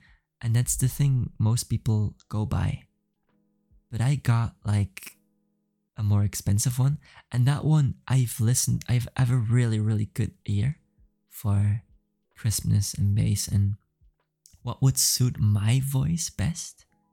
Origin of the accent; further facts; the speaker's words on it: Belgium; And we realized like we're both from Belgium.